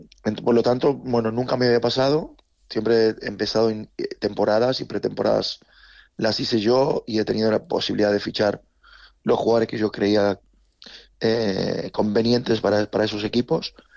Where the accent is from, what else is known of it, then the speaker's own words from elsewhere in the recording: Argentina; Tengo una hija en Madrid y lleva muchas temporadas en Argentina. Más allá de que yo soy argentino, ella vive aquí